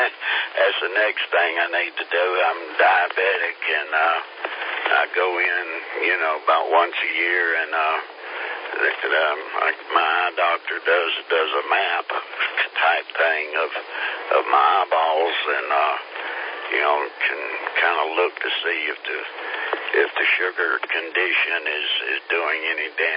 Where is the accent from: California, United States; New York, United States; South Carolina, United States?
South Carolina, United States; From here in South Carolina.